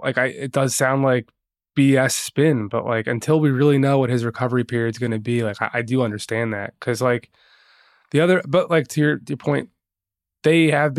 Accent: Philadelphia, Pennsylvania, United States; now in New York, United States; Philly New York would really be my matchup because I'm from Philly, live here.

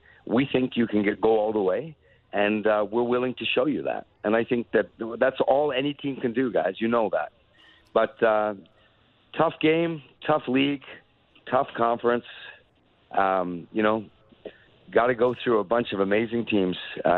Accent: Canada; As a Canadian, it's fun to watch.

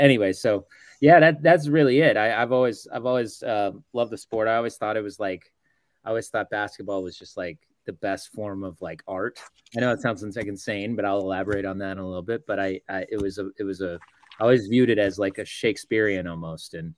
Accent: Dallas, Texas, United States; I grew up in Dallas, so I grew up a Mavs fan.

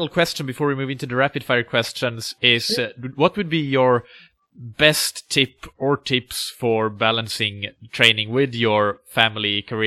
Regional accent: Finland; English is a second language; I know that in my home country, Finland, that actually it's very uncommon

